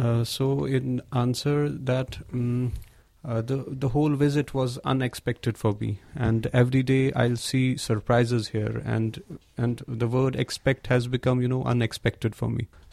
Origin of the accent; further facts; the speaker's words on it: Jammu and Kashmir, India; English is a second language; moved away as an adult; now in France; I am from India. I'm actually from Kashmir, the part of northern part of the India, and I'm a student of GB Pant University, Pantnagar.